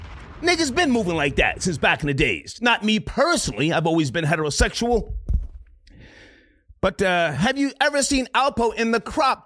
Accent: Scotch Plains, New Jersey, United States; from Scotch Plains, New Jersey, by way of Hot 97, Power 105, MTV, VH1.

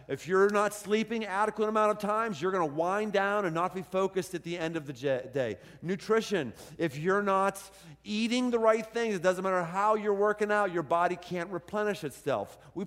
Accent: Pittsburgh, Pennsylvania, United States; the key goal I had growing up in Pittsburgh was to collect every single Pittsburgh Pirate in the baseball card series every single year.

